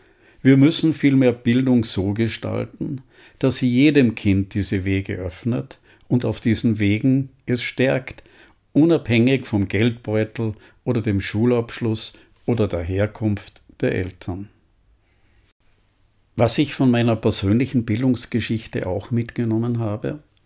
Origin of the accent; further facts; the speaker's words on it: Innsbruck, Tyrol, Austria; Ich bin in Innsbruck in Tirol aufgewachsen